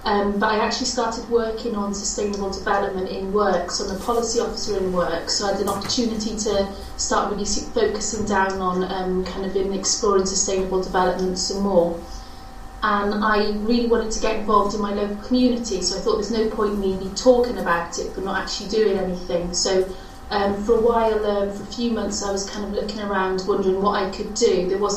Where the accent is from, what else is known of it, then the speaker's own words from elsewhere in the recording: Cardiff, Wales, United Kingdom; I'm from Cardiff, which is in Wales, part of the UK.